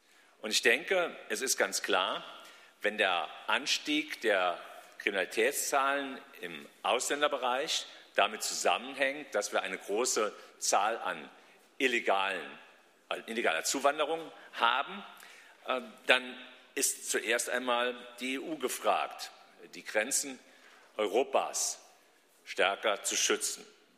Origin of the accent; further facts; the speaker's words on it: Bitburg, Rhineland-Palatinate, Germany; wenn ich mir Bitburg, meine Heimatstadt, anschaue